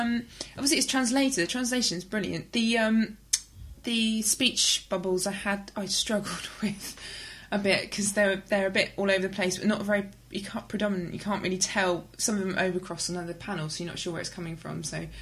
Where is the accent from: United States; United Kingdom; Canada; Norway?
United Kingdom; England; But I'm English.